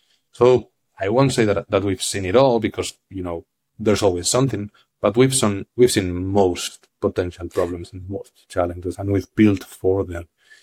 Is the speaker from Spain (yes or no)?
yes; Madrid, Community of Madrid, Spain; moved away as an adult; now in San Francisco, United States; been here in San Francisco for a couple of years, although I was coming here quite often before that. And I'm originally Spanish from Madrid, so I lived the first 30 years of my life over there in Madrid.